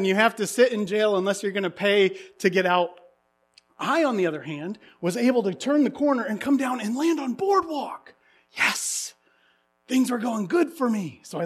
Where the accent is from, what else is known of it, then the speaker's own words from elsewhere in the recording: Indiana, United States; I grew up in Indiana, northern Indiana, during Bobby Knight's tenure